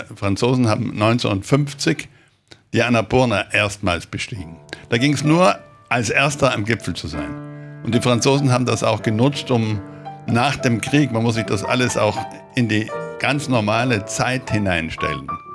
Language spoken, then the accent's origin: German; Trentino-Alto Adige, Italy; Ja, Heimatgefühle habe ich für Südtirol. Südtirol ist meine Heimat. Aber ich habe keine Heimatnation.